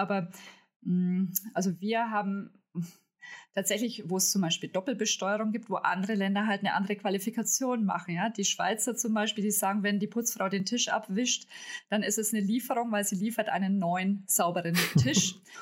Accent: Bavaria, Germany; als Franke

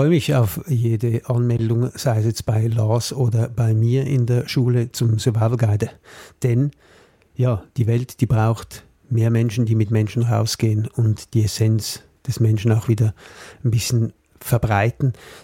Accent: Switzerland; Bei uns in der Schweiz gibt es gewisse Regeln, gerade wenn es ums Wandern geht.

